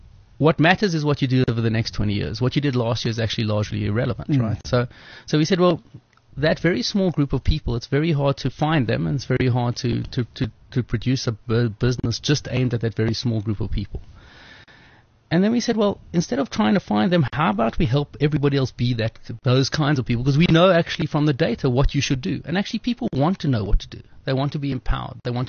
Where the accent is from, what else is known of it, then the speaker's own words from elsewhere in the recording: Cape Town, Western Cape, South Africa; Well, I'm a Cape Townian, firstly, so I always tell people they should be thrilled that I talk to them because we're very cliquey down in Cape Town.